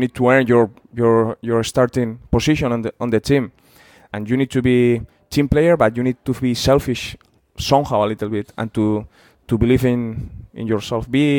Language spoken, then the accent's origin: English; San Sebastián, Basque Country, Spain; I came from my hometown team. We almost win the league with Real Sociedad.